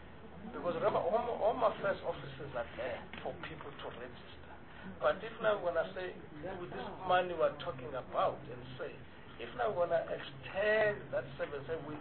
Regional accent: Eastern Cape, South Africa; where I grew up in the Eastern Cape

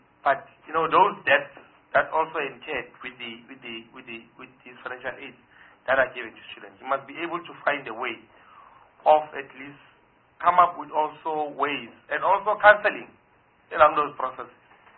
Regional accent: South Africa; this belongs to me as a South African

